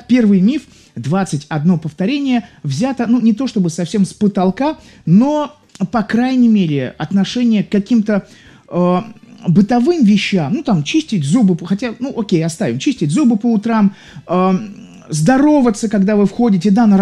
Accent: Saint Petersburg, Russia; Я из Санкт-Петербурга.

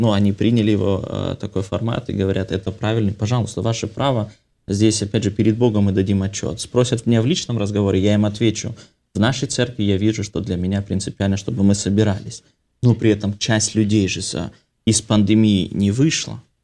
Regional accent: Vladikavkaz, North Ossetia–Alania, Russia; now in Saint Petersburg, Russia; Я вырос во Владикавказе, там не сильно ислам развит, так как, допустим, в Грозном или в Ингушетии.

